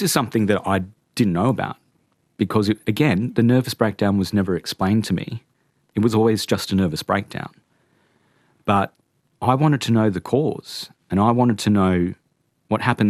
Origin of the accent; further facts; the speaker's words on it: Australia; I'm gay. I'm Australian, 10 years younger.